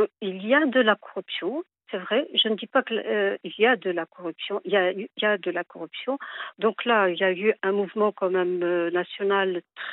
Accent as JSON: {"language": "French", "country": "Algeria", "moved": "yes", "said": "Je vais vous le dire, moi-même, j'ai quitté l'Algérie."}